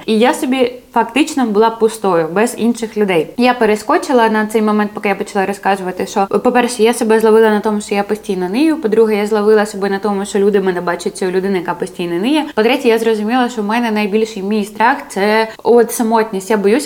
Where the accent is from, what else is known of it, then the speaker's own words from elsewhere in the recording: Mykolaiv, Mykolaiv Oblast, Ukraine; Ми з Миколаєва багато з ким роз'їхались